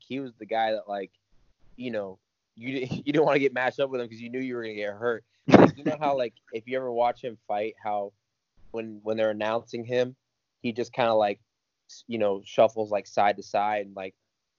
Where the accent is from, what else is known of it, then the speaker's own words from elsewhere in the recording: Parrish, Florida, United States; Yeah, so I was born down in Manatee County in Parrish, Florida. It's like a small 1 mile town, you know, a 2-lane road and just a bunch of farms and whatnot. And I was going to school up in Tampa